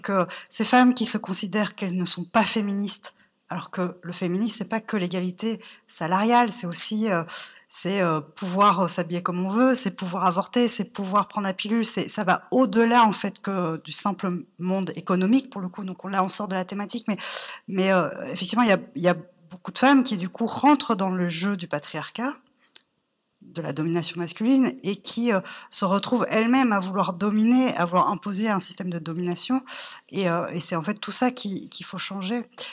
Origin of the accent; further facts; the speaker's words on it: Belgium; Moi, je suis belge